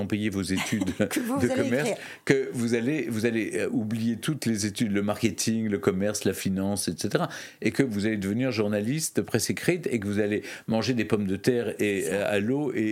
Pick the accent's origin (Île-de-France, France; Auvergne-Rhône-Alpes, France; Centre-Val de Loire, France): Auvergne-Rhône-Alpes, France; Lyon; born there; Je suis né à Lyon, j'y suis retourné.